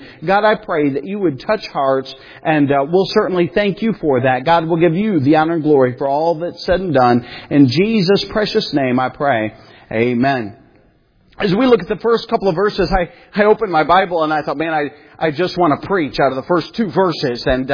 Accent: United States; And I just, you know, I'm an American, you know, convenient.

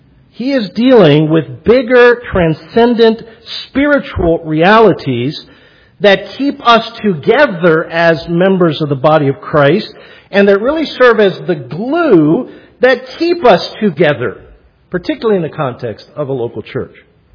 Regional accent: Puerto Rico; well, I grew up in Latin America. I grew up in Puerto Rico.

